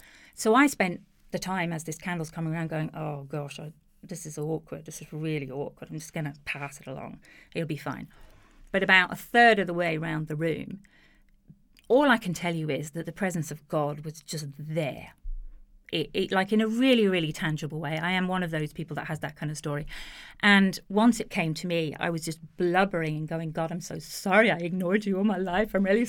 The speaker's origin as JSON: {"language": "English", "country": "United Kingdom", "tie": "born or raised there", "lives_now": "Ireland", "said": "I am not from the island of Ireland. My accent might wander around a bit because I have lived in a lot of different places. But I was brought up in the UK to what a lot of Irish people find a rather strange concept in a family that had no faith at all."}